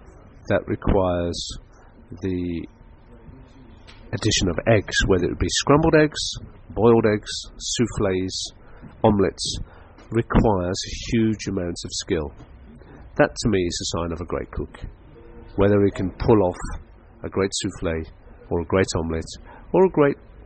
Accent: Stratford-upon-Avon, West Midlands, United Kingdom; now in London, United Kingdom; I hail from Stratford-upon-Avon. I've been in London for about 25 years, so I do class myself as a Londoner.

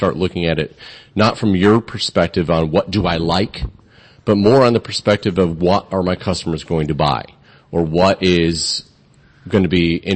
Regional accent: New Jersey, United States; No, I'm originally from New Jersey.

